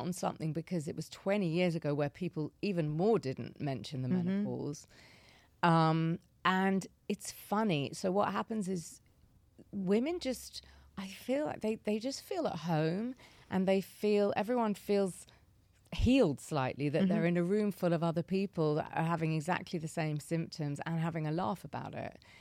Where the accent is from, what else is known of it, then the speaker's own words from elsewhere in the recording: United Kingdom; I would agree, especially as a Brit.